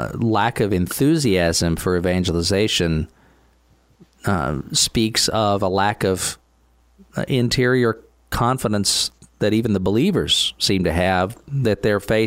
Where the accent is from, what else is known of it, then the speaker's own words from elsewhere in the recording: United Kingdom; now in United States; As a Brit who spends a good bit of time observing things over here in the States